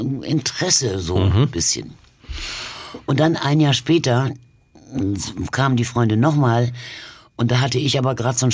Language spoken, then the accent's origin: German; Berlin, Germany; born there; Ich bin ja 43 geboren und in Berlin, und das hätte durchaus möglich sein können.